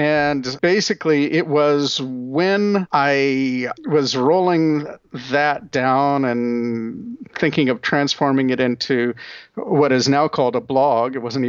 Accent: Anchorage, Alaska, United States; also born or lived in Washington; now in Ohio, United States; I was born in Washington State and grew up in Anchorage, Alaska. Went to college at Reed College in Portland, Oregon, and then I made my way to Ohio for grad school.

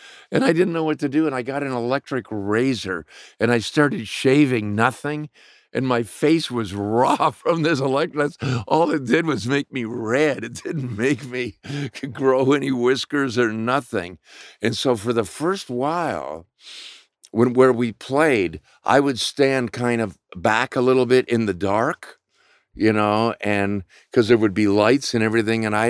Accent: Canada; And I'm from Canada.

